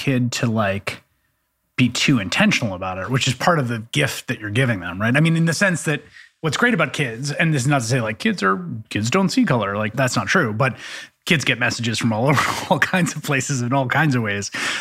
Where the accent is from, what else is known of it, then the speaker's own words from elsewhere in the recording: New York City, New York, United States; I've witnessed that firsthand growing up in the Bronx among first generation families, right?